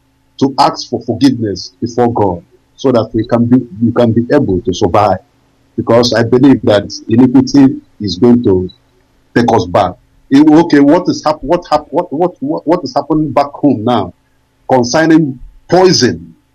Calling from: Kyiv, Ukraine; Imagine. I'm calling from Kyiv, Ukraine.

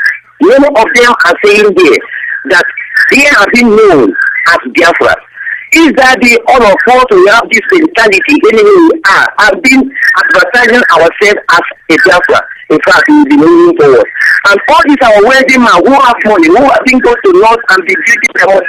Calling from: India; I'm calling from India.

